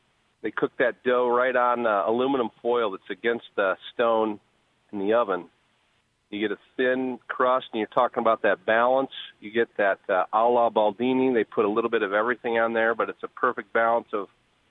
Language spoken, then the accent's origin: English; Bloomington, Illinois, United States; now in Rochelle, United States; I'm actually calling from Rochelle, Illinois, but I'm a Bloomington Normal native.